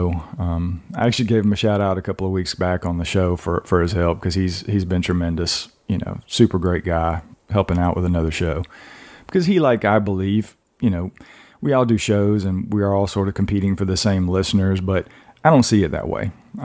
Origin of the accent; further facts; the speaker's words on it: Georgia, United States; I'm from Georgia originally, you know, Georgia, Florida with a skunk ape, and South Carolina, North Carolina, that Tennessee.